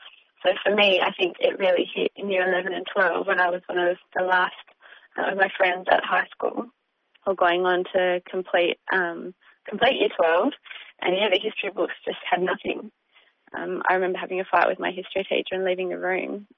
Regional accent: Perth, Western Australia, Australia; born there; I was born in Perth.

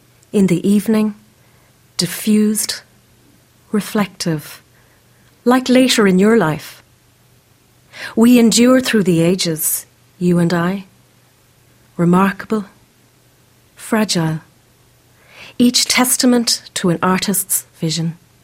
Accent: Galway, Connacht, Ireland; now in Adelaide, Australia; I'm originally from Galway in Ireland, and I'm now living in Adelaide.

